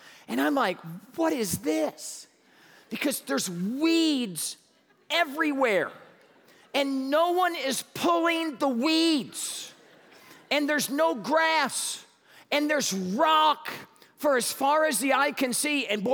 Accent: Kansas City, Missouri, United States; now in Albuquerque, United States; I'm not from here. I'm from Kansas City, Missouri, and Kansas City, Missouri is quite a bit different from Albuquerque, New Mexico.

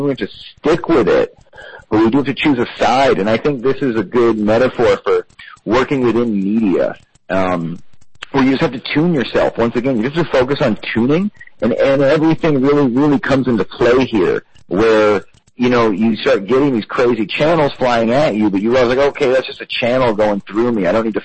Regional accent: Massachusetts, United States; I'm from Massachusetts. I'm a liberal.

